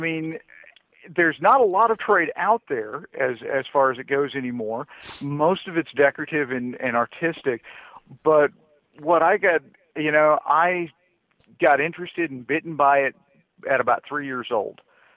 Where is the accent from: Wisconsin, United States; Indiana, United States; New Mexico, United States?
Wisconsin, United States; now in Austin, United States; I'm in Austin, Texas, but like you, I'm a damn Yankee. Yes. I came down here from Wisconsin, actually.